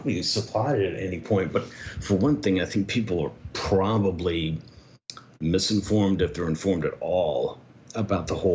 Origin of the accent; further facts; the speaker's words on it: United States; And yes, I'm an American saying